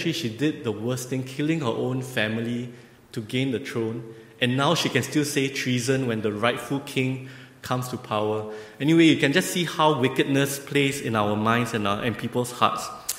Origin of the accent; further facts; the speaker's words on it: Singapore; as a Singaporean, a foreigner, I was a bit shocked.